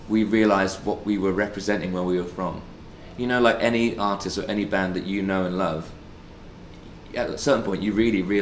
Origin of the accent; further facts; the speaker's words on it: Southampton, South East England, United Kingdom; So yeah, we're from Southampton, and more and more, that's something that we've been more and more proud of, and our city is changing